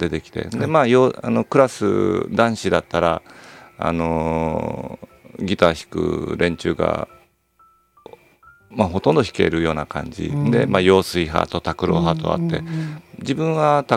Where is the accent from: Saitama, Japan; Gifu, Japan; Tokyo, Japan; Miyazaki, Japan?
Gifu, Japan; Seki; はい、出身は岐阜なんです